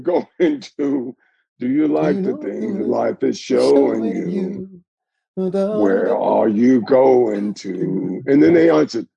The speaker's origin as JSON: {"language": "English", "region": "the South", "country": "United States", "tie": "born or raised there", "said": "So what we have, which I grew up with in the South, is authenticity."}